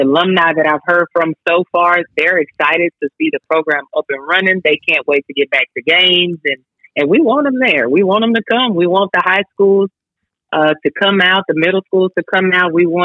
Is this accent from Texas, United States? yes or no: yes; Dallas-Fort Worth, Texas, United States; And I grew up in the Dallas-Fort Worth area, so I'm familiar with a lot of the high schools.